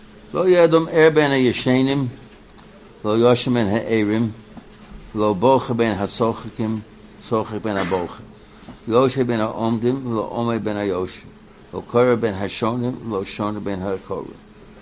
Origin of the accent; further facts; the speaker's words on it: United States; since I grew up in the United States and part of the United States, I'm always chayev in Minhag America.